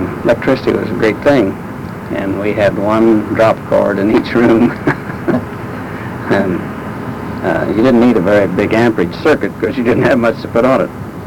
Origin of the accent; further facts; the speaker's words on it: New Market, Indiana, United States; born there; I was born near New Market in Montgomery County, Indiana.